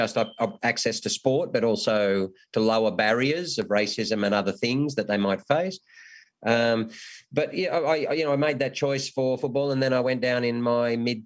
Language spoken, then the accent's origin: English; New South Wales, Australia; Well, I'm from up in a country area of New South Wales.